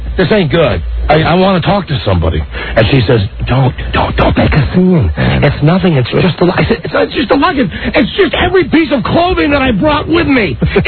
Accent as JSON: {"language": "English", "country": "United States", "said": "hi, I'm from America. I was supposed to be here about 36 hours ago. My plane just came in from London and my luggage is gone."}